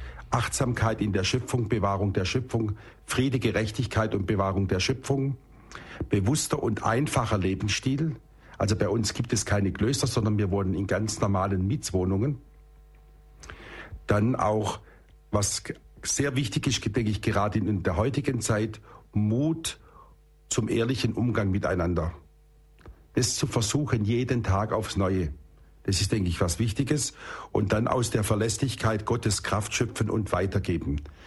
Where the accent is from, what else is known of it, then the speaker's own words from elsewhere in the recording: Rottweil, Baden-Württemberg, Germany; in meiner Heimatstadt Rottweil